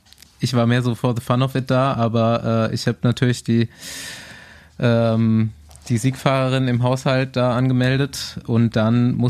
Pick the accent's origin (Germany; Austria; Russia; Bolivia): Germany; Bavaria; Also als Unterfranke wirst du halt auch in Bayern gemobbt.